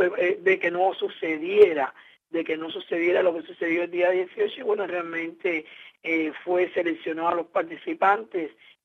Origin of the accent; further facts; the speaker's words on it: Cuba; nosotros somos dentro de Cuba lo que tenemos que exigirle